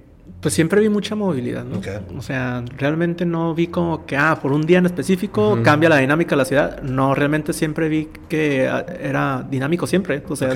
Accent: Tijuana, Baja California, Mexico; yo soy nacido en Tijuana, uh-huh. Llevo toda mi vida viviendo en Tijuana

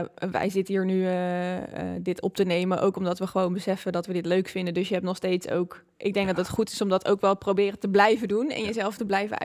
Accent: Leiden, South Holland, Netherlands; Ik heb zelf in het buitenland gestudeerd en dat heeft mij ook echt... Nou, ik ben in Leiden opgegroeid. Nou, Leiden heeft af en toe wat rauwe randjes, maar het is best wel beschermd allemaal.

